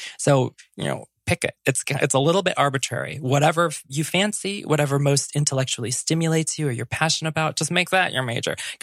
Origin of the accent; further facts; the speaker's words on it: Midwest, United States; even growing up in the Midwest in a small town, I pushed at those edges so hard.